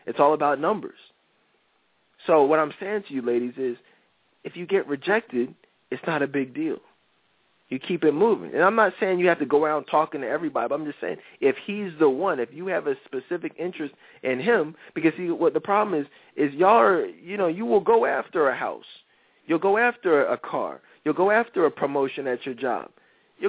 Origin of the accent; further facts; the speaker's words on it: Philadelphia, Pennsylvania, United States; Marv, you from Philly, I'm from Philly.